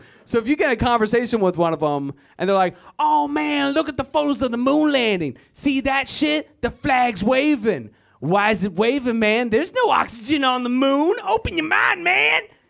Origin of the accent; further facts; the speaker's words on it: Virginia, United States; moved away; I am originally from Virginia, white power. It's a it's a terrible place full of terrible people. I'm glad I left, but I gotta go back.